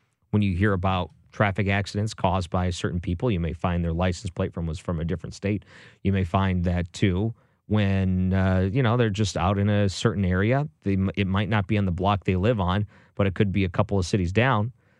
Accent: Detroit, Michigan, United States; And I mostly hear this because I grew up in Detroit, and there was a lot of these same discussions that happened in Detroit.

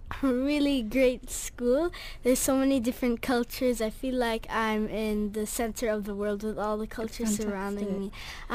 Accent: Jordan; also born or lived in Palestine; now in Dubai, United Arab Emirates; I've lived here all my life, really? Even though I'm from Jordan and Palestine.

